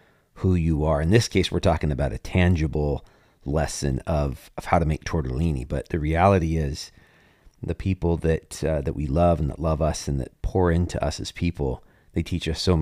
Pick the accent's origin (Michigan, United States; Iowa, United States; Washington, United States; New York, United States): Washington, United States; We're both from Washington State, and we have similar circles because of the work that you do.